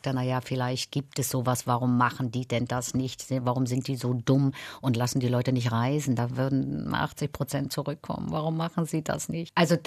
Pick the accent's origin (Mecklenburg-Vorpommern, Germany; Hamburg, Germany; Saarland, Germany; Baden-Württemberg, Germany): Mecklenburg-Vorpommern, Germany; now in Berlin, Germany; Meine Heimat Mecklenburg wird die Heimat bleiben. Wenn ich da hinkomme, spüre ich natürlich meine Wurzeln. Meine Eltern, meine Geschwister, alle sind noch da. Ich bin ja die Einzige, die weggegangen ist. Das ist zwar meine Geburtsstadt.